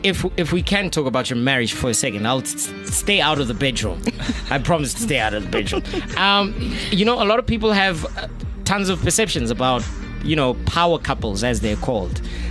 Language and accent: English; Soweto, Gauteng, South Africa; I grew up in Soweto, we still do.